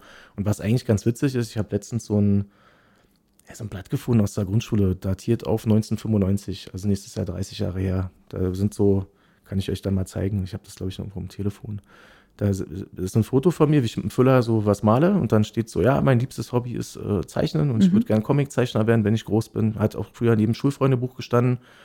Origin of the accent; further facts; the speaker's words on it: Berlin, Germany; Ich bin halt 86 in Friedrichshain geboren, bin dann immer so zwischen Mitte und Prenzlberg quasi hin und her gewandert. Also mit Family dann, also immer im kreativen Sektor. City Ost, so Wendekind, habe Berlin halt noch gesehen, wie es viele nicht kennen so.